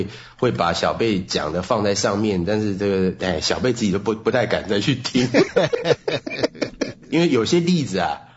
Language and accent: Chinese; Taiwan; 我是台湾来的哈，你们听口音也知道，看长相以为是菲律宾人，但是呢、我是台湾人啊、我是台湾人啊，台湾来的台胞啊。